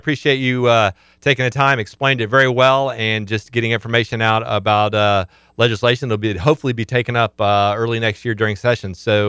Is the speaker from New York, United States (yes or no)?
no; Fort Pierce, Florida, United States; I grew up in Fort Pierce.